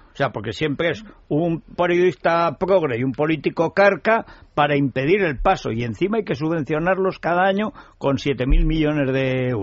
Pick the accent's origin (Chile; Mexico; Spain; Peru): Spain; Asturias; arroz con leche. Además, siendo asturiana.